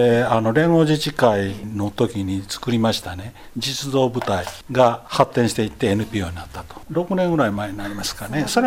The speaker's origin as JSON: {"language": "Japanese", "town": "Kainan", "region": "Wakayama", "country": "Japan", "moved": "as an adult", "said": "海南出身なんですけどね、まあ、48年か、もうこっちの方が長いから"}